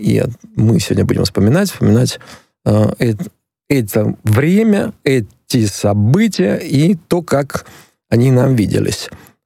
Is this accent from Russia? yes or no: no; Dnipro, Dnipropetrovsk Oblast, Ukraine; born there; мы оба уроженцы Украины. Я родился на востоке, на юго-востоке Украины, в Днепропетровске.